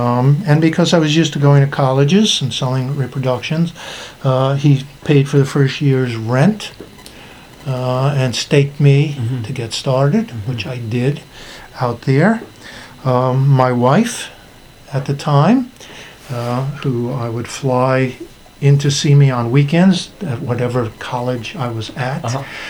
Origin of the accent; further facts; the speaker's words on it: Brooklyn, New York, United States; I'm from Brooklyn, as I mentioned. I grew up because my neighborhood was a poor neighborhood.